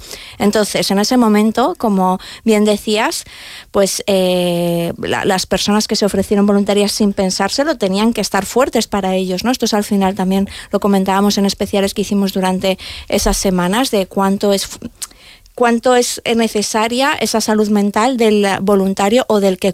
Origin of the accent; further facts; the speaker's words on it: Puçol, Valencian Community, Spain; porque yo soy de Puzol, ahí no uh-huh. pillo nada.